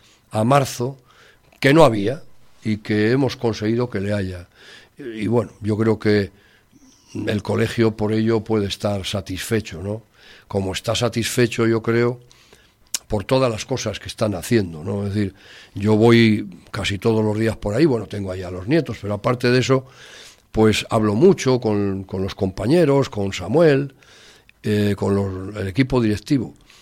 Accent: Cabezón de la Sal, Cantabria, Spain; Yo, por ejemplo, que soy de Cabezón, de La Sal, pues allí no tendrías que estar planteando estas cosas

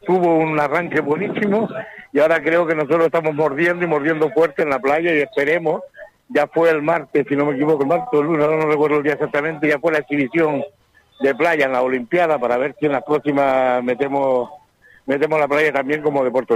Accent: Canary Islands, Spain; Pues mira, yo vengo de Canarias, así que fíjate, está el clima estupendo.

